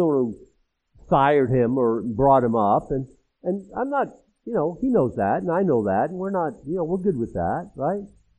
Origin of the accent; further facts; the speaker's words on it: United States; And I think that growing up in America, that was the thing.